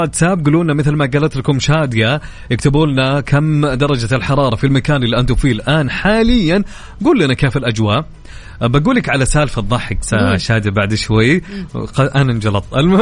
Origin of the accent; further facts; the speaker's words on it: Saudi Arabia; في لاعب من اللاعبين عندنا في السعودية